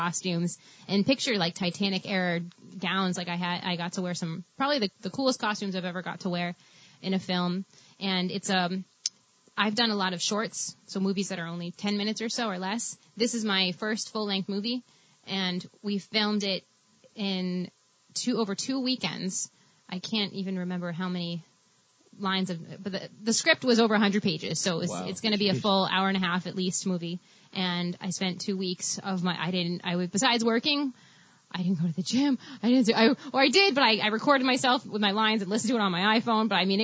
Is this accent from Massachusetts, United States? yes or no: yes; Salem, Massachusetts, United States; And I grew up in Salem, and at the time I had moved back to Salem. And I was living across from the witch house on Essex Street